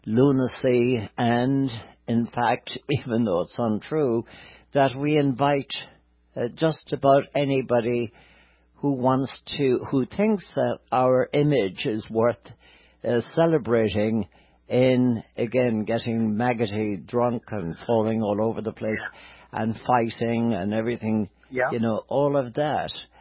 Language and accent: English; Ireland; as an Irish race, we would prefer not to even mention the addiction